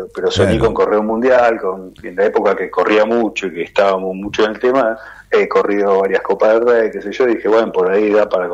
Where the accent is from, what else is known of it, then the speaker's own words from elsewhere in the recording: Argentina; No es que nos pareció a nosotros como por argentinos, digamos.